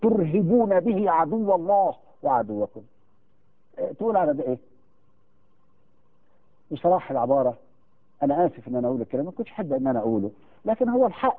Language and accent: Arabic; Egypt; هتطلع ام القيح يسموها بالبلدي عندنا في مصر